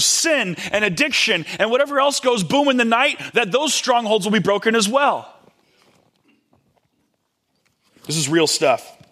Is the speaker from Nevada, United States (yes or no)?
no; California, United States; I grew up out in the Bay Area in a really affluent community.